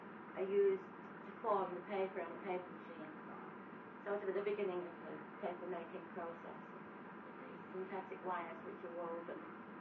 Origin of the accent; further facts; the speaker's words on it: Ramsbottom, North West England, United Kingdom; Oh, I was born in Ramsbottom, yeah. No, never lived anywhere else.